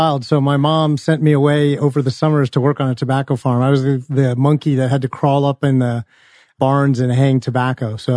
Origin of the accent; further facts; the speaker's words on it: Maryland, United States; So I grew up in Maryland, which is full of tobacco farms